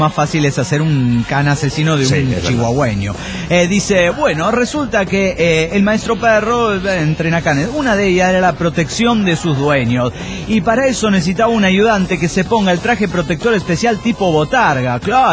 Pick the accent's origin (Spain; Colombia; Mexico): Mexico; Aguascalientes; se llama Aguascalientes, le digo yo. Yo supuse que, como le dije el nombre del lugar, ya sabría dónde quedaba mi ciudad natal.